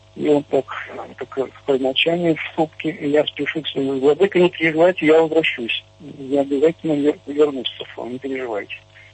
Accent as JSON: {"language": "Russian", "country": "Belarus", "said": "мы, белорусы, честно собирались голосовать за него"}